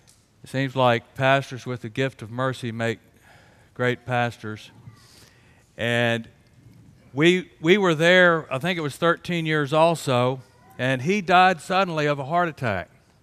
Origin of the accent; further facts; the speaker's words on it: Harrisonburg, Virginia, United States; Well, as for myself, I was raised in the Harrisonburg area. In the Southeastern Mennonite Conference, conservative Mennonites.